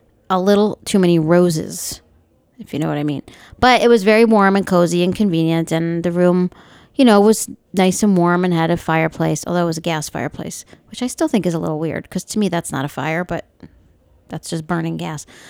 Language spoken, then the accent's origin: English; New York, United States; Now, growing up in New York, I used to ski in the Catskills and up in New England.